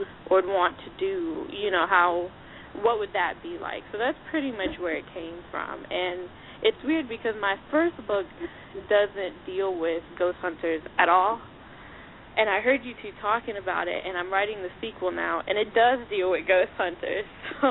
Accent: Florida, United States; I'm from Florida. Born and raised here all my life.

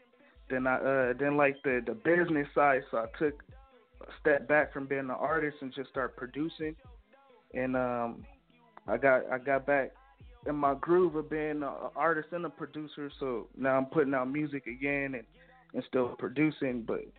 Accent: Long Beach, California, United States; also born or lived in Lancaster; I'm from Eastside Long Beach, California, and I also rep Lancaster, California, because I moved from Long Beach to Lancaster.

